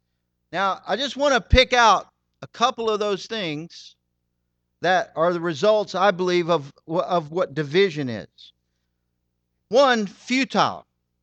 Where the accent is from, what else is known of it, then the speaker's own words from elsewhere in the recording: Birmingham, Alabama, United States; I've lived in this city for a long time. I love my city. I love Birmingham. I grew up on Center Street.